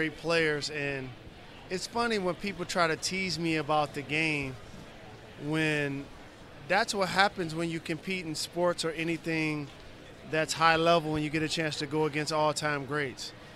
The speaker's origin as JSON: {"language": "English", "town": "Detroit", "region": "Michigan", "country": "United States", "tie": "born or raised there", "said": "I found it in my hometown of Detroit."}